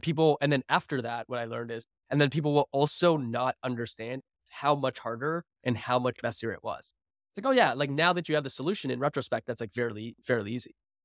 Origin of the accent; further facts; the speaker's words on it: Canada; I can't get an American license. I'm a Canadian.